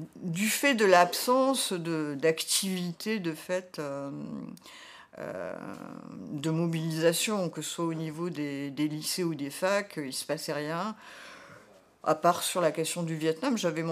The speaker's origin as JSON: {"language": "French", "town": "Marseille", "region": "Provence-Alpes-Côte d'Azur", "country": "France", "said": "moi, je suis de Marseille, et voilà, on n'est pas... C'est la Méditerranée."}